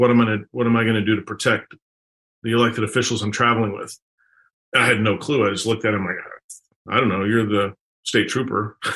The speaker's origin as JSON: {"language": "English", "town": "Fort Worth", "region": "Texas", "country": "United States", "tie": "born or raised there", "said": "I decided I want to come back to Texas. So I was born and raised in Fort Worth."}